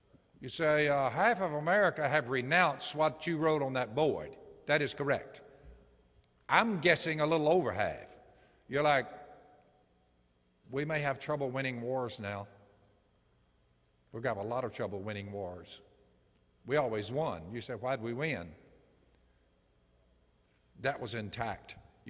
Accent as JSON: {"language": "English", "region": "Wisconsin", "country": "United States", "said": "Now, I'm in from Wisconsin, home of the greatest cheese makers of all time, but not so much with duck calling skills. However, boy, is there ever hope for Wisconsin."}